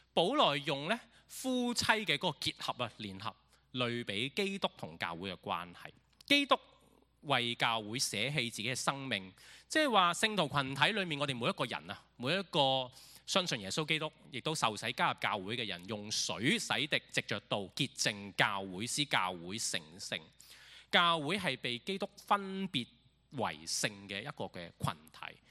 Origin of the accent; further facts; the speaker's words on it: Hong Kong; 我呢就是土生土长的香港人，就小学阶段开始呢就幼稚園、小學、中學一路都在香港讀書啦。